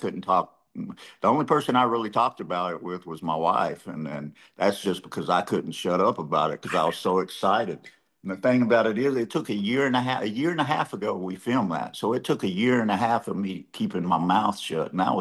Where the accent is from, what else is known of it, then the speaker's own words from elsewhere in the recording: Abilene, Texas, United States; moved away as an adult; also born or lived in San Angelo, United States; Well, I was born in San Angelo, raised in Abilene, lived there most of my life. 10 years ago, I up and left.